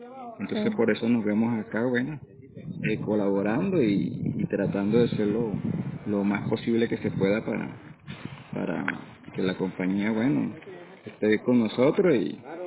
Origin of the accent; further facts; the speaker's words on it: Valencia, Carabobo, Venezuela; bueno, yo nací en Venezuela, en Valencia. Allá, bueno, me crié con mi mamá, con mi papá, con mi familia.